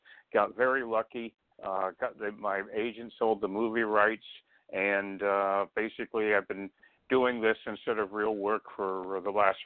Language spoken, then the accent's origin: English; Manhattan, New York, United States; born there; I was born in Manhattan.